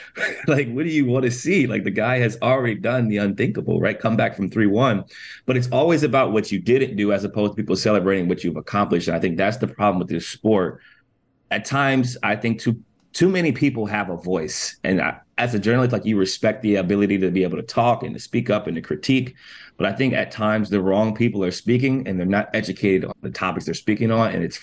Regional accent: Canton, Ohio, United States; I'm from Canton, Ohio, right? A very, very small city, a very, very small place, you know, 70, 80,000 people now, steel mill, blue collar, known for the Football Hall of Fame, nothing else.

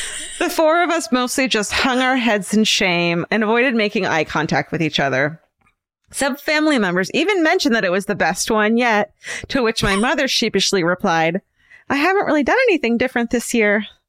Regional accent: Midwest, United States; I should probably mention that we're from the Midwest. We love all things creamed and corn related.

